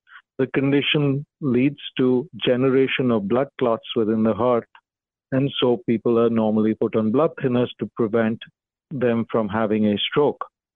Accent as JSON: {"language": "English", "country": "India", "moved": "as an adult", "lives_now": "United States", "said": "I'm originally from India and got here in the mid-90s where I did my residency in Cleveland."}